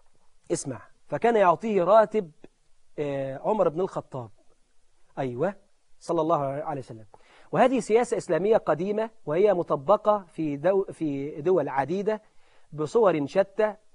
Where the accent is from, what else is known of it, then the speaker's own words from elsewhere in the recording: Egypt; واحنا عندنا في مصر الحمد لله